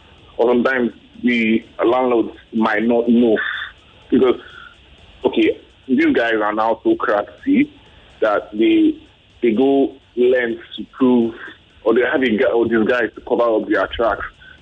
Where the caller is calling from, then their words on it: Abuja, Federal Capital Territory, Nigeria; I'm calling from Abuja.